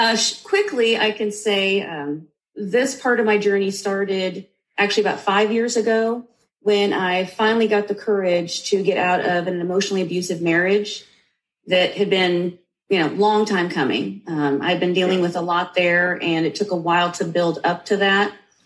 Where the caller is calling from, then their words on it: Waco, Texas, United States; I am in Waco, Texas.